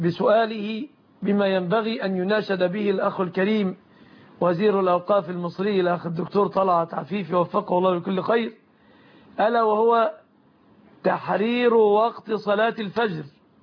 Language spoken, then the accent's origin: Arabic; Egypt; بلادنا مصر